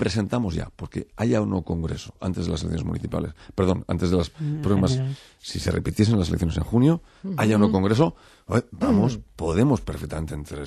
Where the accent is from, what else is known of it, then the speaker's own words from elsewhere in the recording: Basque Country, Spain; Mire, yo vengo del País Vasco.